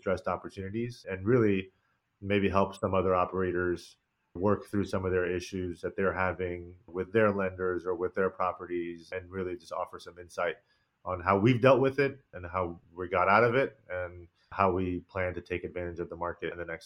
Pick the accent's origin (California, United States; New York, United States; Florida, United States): Florida, United States; Kissimmee; I started a basketball training facility in my hometown of Kissimmee, Florida